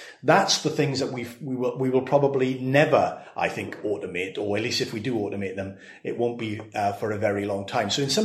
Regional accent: Swansea, Wales, United Kingdom; You know, in my hometown of Swansea

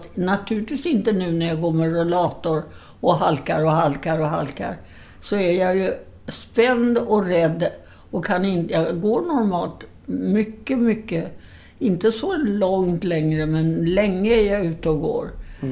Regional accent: Södermanland, Sweden; Fast jag är född i Sörmland några år.

